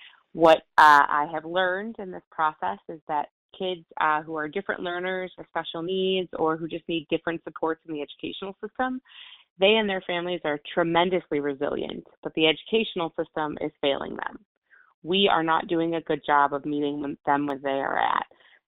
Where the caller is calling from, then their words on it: Brookfield, Illinois, United States; I'm calling from Brookfield, Illinois.